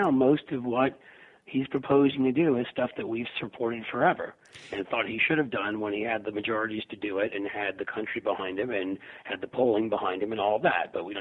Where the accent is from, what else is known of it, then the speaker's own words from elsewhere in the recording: Ohio, United States; Look, already my home state senator, who's made his career on being against trade, which is Sherrod Brown